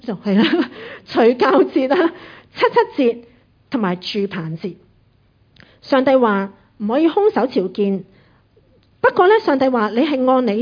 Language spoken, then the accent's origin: Chinese; Hong Kong; 我们香港人很熟的最低工时啊